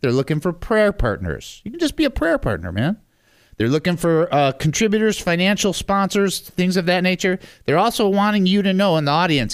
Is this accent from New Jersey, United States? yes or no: no; Detroit, Michigan, United States; I'm from Detroit. I've been out here a while, but I'm still from Detroit.